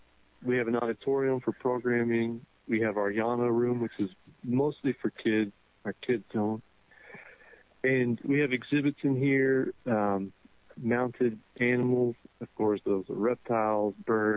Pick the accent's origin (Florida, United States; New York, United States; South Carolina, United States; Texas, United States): Texas, United States; And I'm from West Texas, and I finally came back. And I never thought I'd be able to work in this capacity out here in West Texas